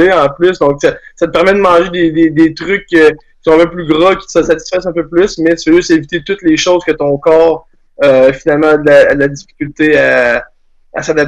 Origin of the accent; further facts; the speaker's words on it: France; Je suis français